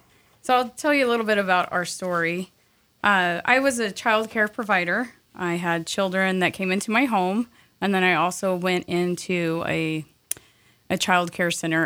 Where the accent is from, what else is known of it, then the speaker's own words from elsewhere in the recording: Arkansas, United States; now in Sandpoint, United States; We love Sandpoint. I grew up in Arkansas. I like the north.